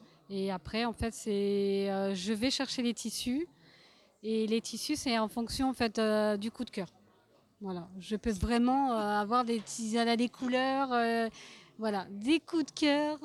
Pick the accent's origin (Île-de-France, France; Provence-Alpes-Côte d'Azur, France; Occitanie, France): Provence-Alpes-Côte d'Azur, France; Cannes; je suis originaire de la ville de Cannes